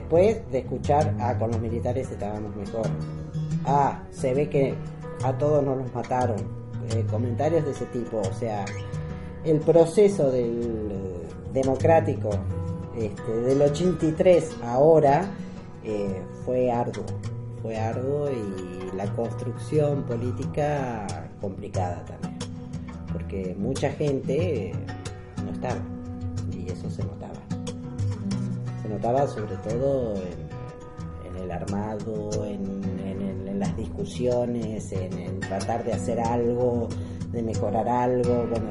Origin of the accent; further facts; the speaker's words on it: Argentina; moved away as an adult; now in Mexico; dos patrias, o dos tierras que quiero. Una es la Argentina, porque nací en la Argentina y porque viví gran parte de mi vida en la Argentina. Y México, porque amo México. Entonces, siento como que soy de acá y soy de allá.